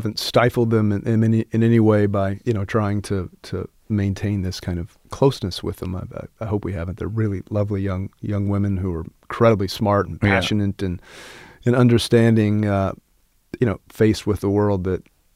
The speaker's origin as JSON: {"language": "English", "town": "Abingdon", "country": "United States", "tie": "born or raised there", "said": "I do think that probably in growing up in Abingdon kind of really pushed me towards the humanities and the arts"}